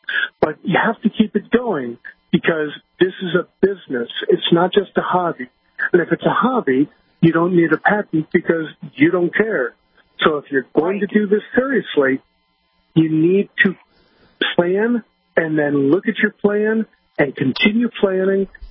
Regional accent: New Orleans, Louisiana, United States; And I'm also from New Orleans originally

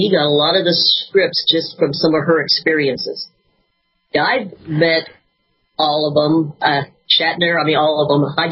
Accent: Safford, Arizona, United States; I grew up in Safford, Arizona, at the foot of what we called the Graham Mountain.

